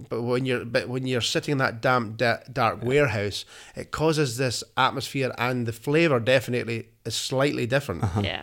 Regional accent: Bowmore, Scotland, United Kingdom; But I'm from Bemore

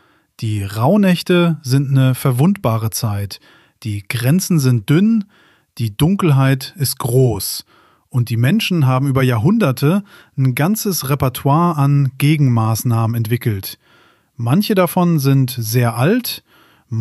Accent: Northern Germany, Germany; bei uns im Norden, Schleswig-Holstein, Niedersachsen, Nordseeküste.

